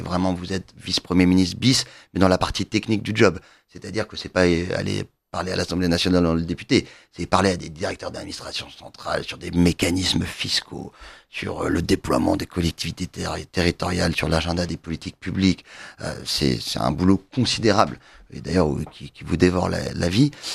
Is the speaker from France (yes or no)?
yes; Louveciennes, Île-de-France, France; J'ai grandi donc à Louvciennes, en banlieue parisienne, et nous étions au collège à Saint-Cloud, au collège Saint-Joseph.